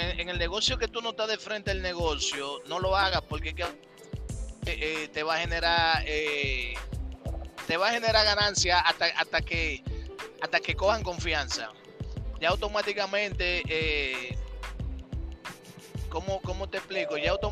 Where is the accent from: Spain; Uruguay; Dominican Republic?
Dominican Republic; yo no hago ningún negocio de ninguna índole con nadie en la República Dominicana. Y en mi país lo quiero